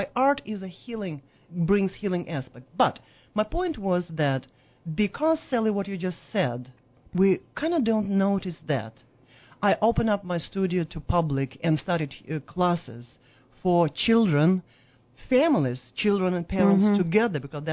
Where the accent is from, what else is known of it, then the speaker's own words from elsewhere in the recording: Russia; English is a second language; I'm from Russia, as you heard.